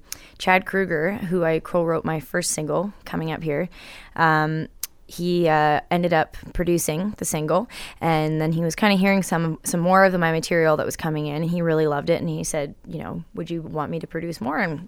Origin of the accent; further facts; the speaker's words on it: Bowmanville, Ontario, Canada; Well, I was born and raised in Bowmanville, Ontario.